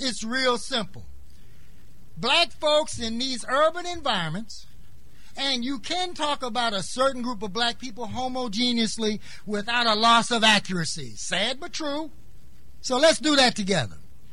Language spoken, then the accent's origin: English; Baltimore, Maryland, United States; 1996, the National Association of Institutions and Alternatives did a study of Baltimore, my hometown